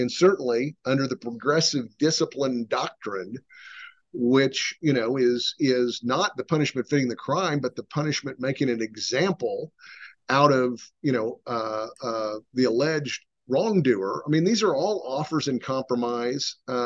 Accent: Tulsa, Oklahoma, United States; he was going to my hometown of Tulsa to open a restaurant in the Greenwood District. And for those that have followed the horrible history of my hometown when it comes to race relations

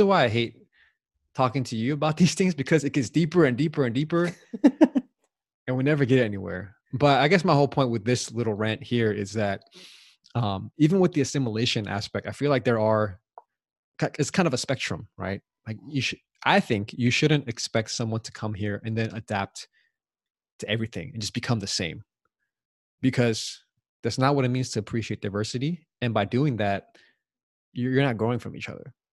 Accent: United States; as an American, there are core principles that are that are just American

